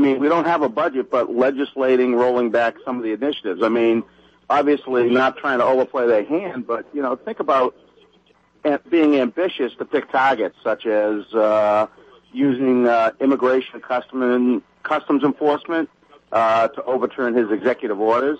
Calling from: New Jersey, United States; Hey, Dave … from Jersey.

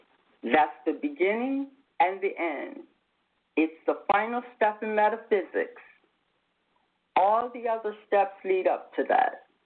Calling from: Bridgeton, New Jersey, United States; I'm broadcasting from Bridgeton, New Jersey

